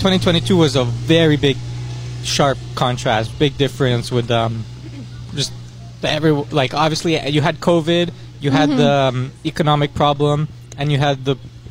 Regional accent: Montreal, Quebec, Canada; I'm from Montreal. My father is Lebanese, but he's not born there.

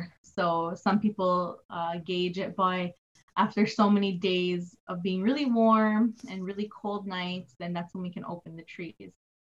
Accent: Kahnawake, Quebec, Canada; from the Ganyakahaga Mohawk First Nation of Ganawage. And we're located right outside of Montreal. On the South Shore.

